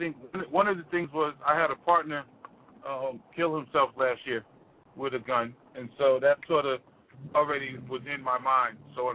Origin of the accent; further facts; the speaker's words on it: New York, United States; because I'm a New Yorker, as we can probably hear and tell.